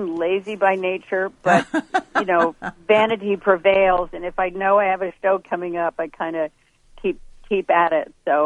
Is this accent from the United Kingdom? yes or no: no; Japan; also born or lived in New York, United States; when I grew up in Japan and started doing musicals there as a child